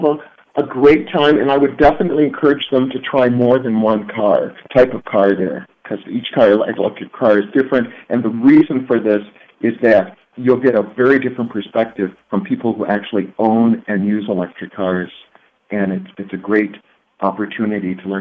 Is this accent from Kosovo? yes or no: no; South Haven, Michigan, United States; in Kalamazoo, where I actually live now, I grew up in South Haven, where I actually live now